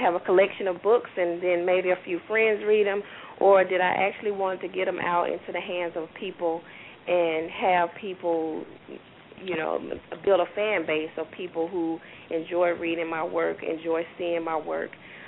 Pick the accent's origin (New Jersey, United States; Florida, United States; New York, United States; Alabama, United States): Alabama, United States; Tuskegee; we set up one in Tuskegee, Alabama, which is my hometown.